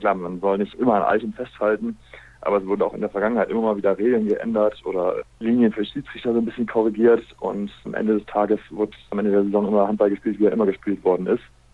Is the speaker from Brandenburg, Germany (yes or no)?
no; Essen, North Rhine-Westphalia, Germany; doch nochmal ein Plädoyer für meine Heimat, dass die meisten der Spieler, die ja von außerhalb kamen, sich auch in Essen sehr wohl gefühlt haben